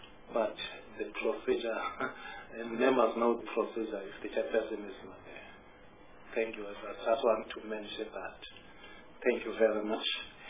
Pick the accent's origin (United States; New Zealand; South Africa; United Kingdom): South Africa; Eastern Cape; Originally, I'm from the Eastern Cape.